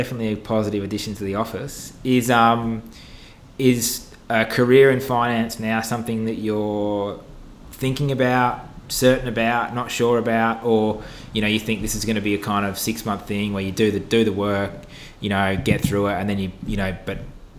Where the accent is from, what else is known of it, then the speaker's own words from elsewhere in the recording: Perth, Western Australia, Australia; Coincidentally, we're both from Perth.